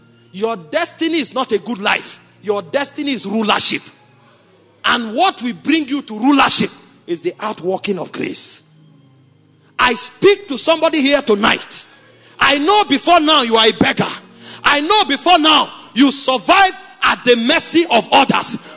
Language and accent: English; Nigeria; And as I landed, the driver that carried me, the moment he knew I came from Nigeria, he started talking to me about Dangote.